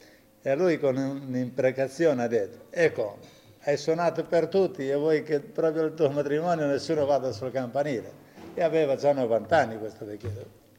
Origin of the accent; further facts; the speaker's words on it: Rocchetta Vara, Liguria, Italy; Sono di Rocchetta Vara.